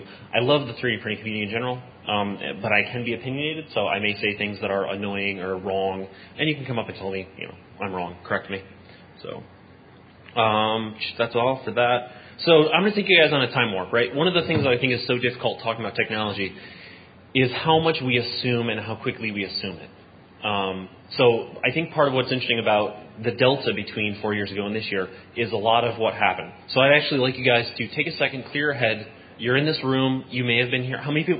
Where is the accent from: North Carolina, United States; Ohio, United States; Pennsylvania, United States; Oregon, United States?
Pennsylvania, United States; Philadelphia; I'm from Philly. I currently work in New York.